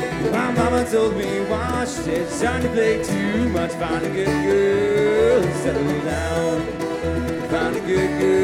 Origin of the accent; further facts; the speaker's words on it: Milwaukee, Wisconsin, United States; We're from Milwaukee, Wisconsin.